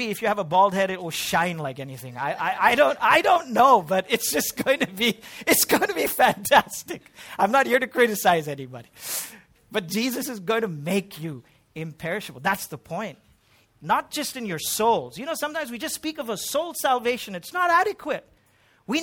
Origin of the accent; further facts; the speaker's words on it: Pune, Maharashtra, India; I grew up in Pune, which was Anglo-Indian and British, right?